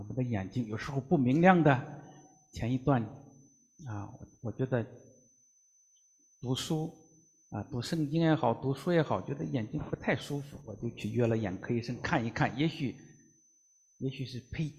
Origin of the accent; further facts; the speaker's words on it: Henan, China; 我们老家河南老叫洋油